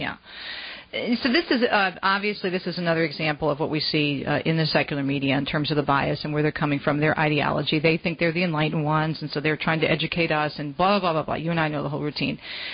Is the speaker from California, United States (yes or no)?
no; Detroit, Michigan, United States; she teaches at Sacred Heart Major Seminary in my hometown of metropolitan Detroit.